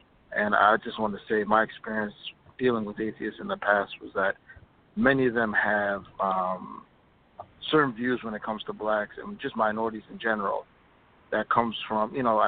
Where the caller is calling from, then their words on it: Minneapolis, Minnesota, United States; I'm calling from Minneapolis.